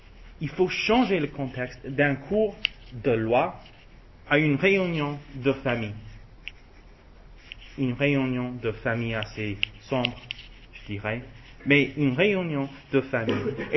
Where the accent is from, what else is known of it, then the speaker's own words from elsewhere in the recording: United States; Chez moi, aux États-Unis, on entend souvent une illustration